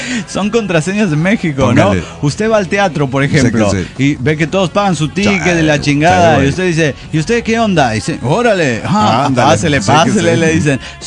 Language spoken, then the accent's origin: Spanish; Bolivia; yo vengo de Bolivia, sé soy extranjero, me voy a formar donde corresponde, ¿no?